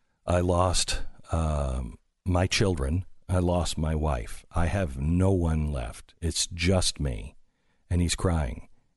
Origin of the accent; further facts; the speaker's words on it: United States; First of all, we have to sit on the floor. I'm an American. I can't sit on the floor.